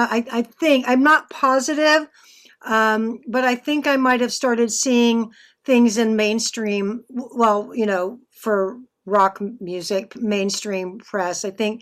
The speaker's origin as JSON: {"language": "English", "region": "Texas", "country": "United States", "said": "I liked the … I'm from Texas. I liked"}